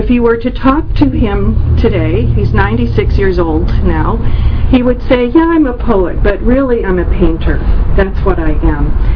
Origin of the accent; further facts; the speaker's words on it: San Francisco, California, United States; probably because I was raised in San Francisco, Lawrence Ferlinghetti has been one of my all-time favorites for a long time.